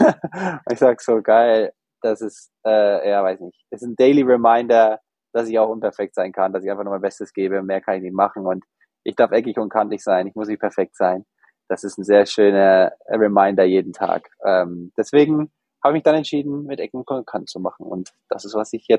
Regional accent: Nuremberg, Bavaria, Germany; accent: slightly rolling R; also ich komme ursprünglich aus Nürnberg. Ich habe deswegen auch so ein leicht rollendes R.

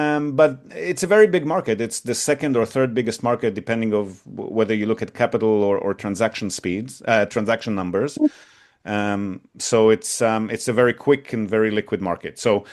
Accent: Israel; I'm originally from Israel

